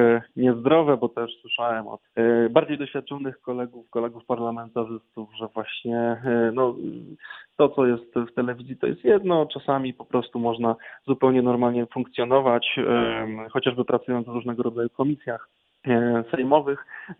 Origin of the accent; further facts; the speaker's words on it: Wałbrzych, Lower Silesian Voivodeship, Poland; Sam pochodzę z aglomeracji wałbrzyskiej, gdzie na przestrzeni lat nasz region otrzymywał bardzo wiele ciosów.